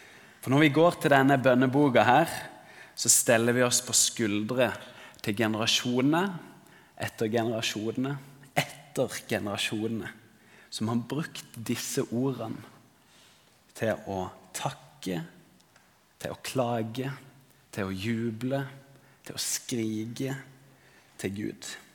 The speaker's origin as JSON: {"language": "Norwegian", "region": "Agder", "country": "Norway", "said": "Det ligger i hvert fall som sørlending, at det begynner å nærme seg vår."}